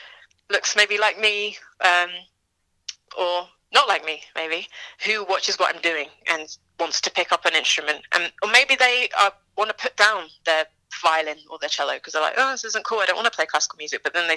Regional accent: Chelmsford, East of England, United Kingdom; I'm playing in my hometown of Chelmsford

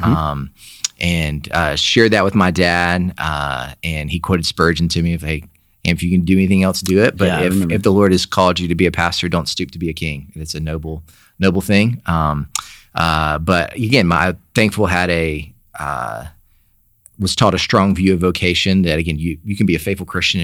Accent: Sylacauga, Alabama, United States; Where my dad's the pastor there, and so that's the kind of environment I grew up in Sylacauga, Alabama.

